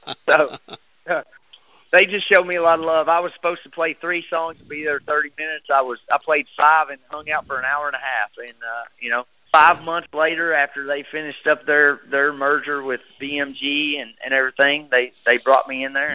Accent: Kentucky, United States; for whatever reason, we say we're from the South in Kentucky.

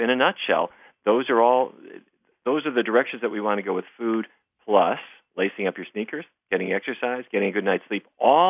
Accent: Fargo, North Dakota, United States; I grew up in Fargo, North Dakota. All four of my grandparents developed dementia.

